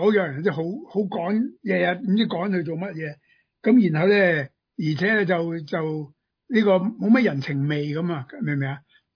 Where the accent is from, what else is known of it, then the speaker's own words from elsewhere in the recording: Guangdong, China; 叫做我哋广东人叫做我中国人叫咩噶？